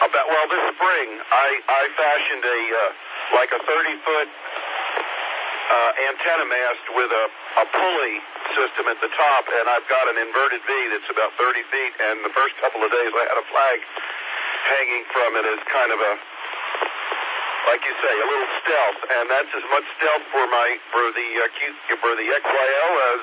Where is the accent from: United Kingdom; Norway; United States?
United States; Northeast; I remember I grew up in the Northeast